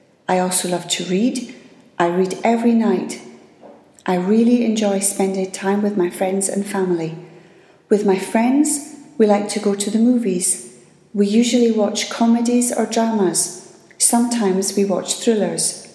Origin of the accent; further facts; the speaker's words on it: France; I'm from France.